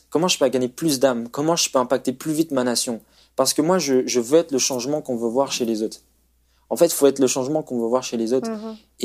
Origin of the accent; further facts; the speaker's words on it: Nantes, Pays de la Loire, France; Donc, moi, je viens de Nantes